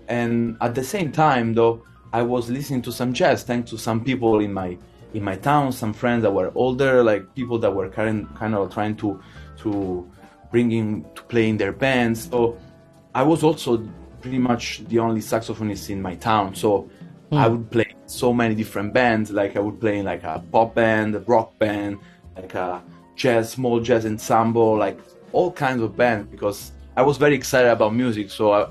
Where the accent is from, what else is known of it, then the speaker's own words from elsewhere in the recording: Arce, Lazio, Italy; I come from a very small town in Italy called Arce, with only 6,000 people, and it's a nice street band that they play classical music